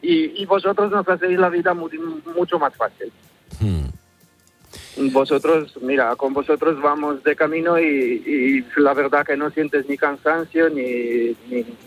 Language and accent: Spanish; Romania; Spanish is a second language; soy rumano.